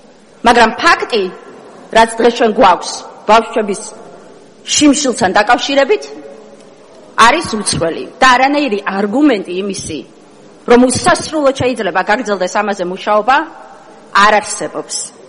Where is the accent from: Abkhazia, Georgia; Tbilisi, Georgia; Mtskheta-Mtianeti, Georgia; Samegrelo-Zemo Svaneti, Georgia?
Samegrelo-Zemo Svaneti, Georgia; Zugdidi; თავდაცვის პოსტზე წარდგენილი არის ჩემი მშობლიური ქალაქიდან ირაკლი ჩიქოვანი. და მთელი ამ იმის განმავლობაში მეკითხებოდნენ, რომ როგორ შეაფასებ ირაკლი ჩიქოვანის ზუგდიდის მაჟორიტარობას.